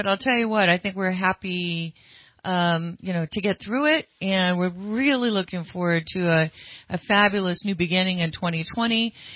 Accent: Sacramento, California, United States; because I grew up in Sacramento

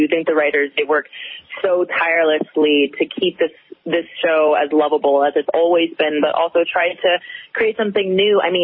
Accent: New York, United States; now in Chicago, United States; I am from the suburbs of New York.

